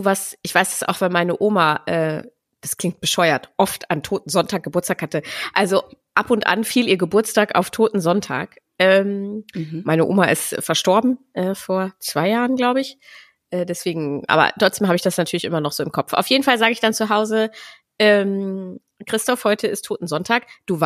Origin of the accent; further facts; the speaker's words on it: Braunschweig, Lower Saxony, Germany; Ich bin bei uns in Braunschweig, heißt das Ganze ja Braunkohl